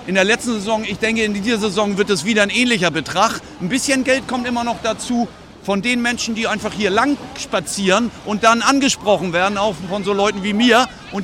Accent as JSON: {"language": "German", "region": "Schleswig-Holstein", "country": "Germany", "said": "ich komme aus Schleswig-Holstein, Flensburg mag ich sehr"}